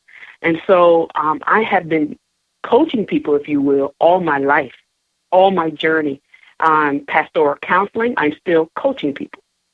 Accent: New York, United States; moved away; also born or lived in Elizabeth / Texas; I was born in Elizabeth, New Jersey, raised in upstate New York.

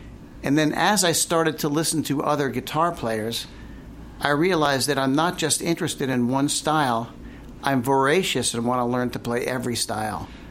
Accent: New Jersey, United States; I'm from New Jersey, actually, and I grew up playing the guitar.

